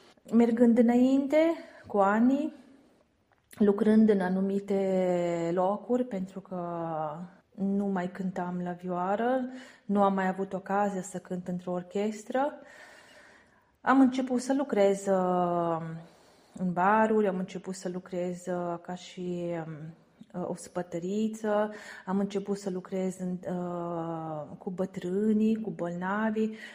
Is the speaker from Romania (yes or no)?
yes; Romania; now in Italy; și sunt româncă. Locuiesc în Italia de aproape 20 de ani.